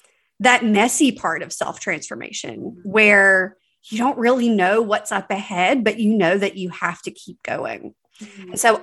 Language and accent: English; Louisiana, United States; now in New Orleans, United States; So I'm a Louisiana girl. I'm born and raised in North Louisiana. Now I live right outside of New Orleans.